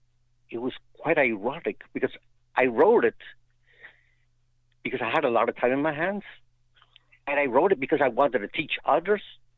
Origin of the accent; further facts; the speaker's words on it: Newark, New Jersey, United States; born there; Well, Rick, I was born in Newark, New Jersey. It's not an easy place. It's a rough. It's a rough city, and very dangerous.